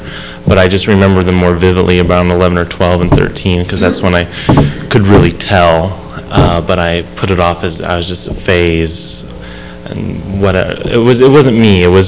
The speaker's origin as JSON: {"language": "English", "town": "Central Point", "region": "Oregon", "country": "United States", "tie": "born or raised there", "said": "I'm originally from Oregon. I was born and raised there, actually in Central Point, but Central Point's basically Medford"}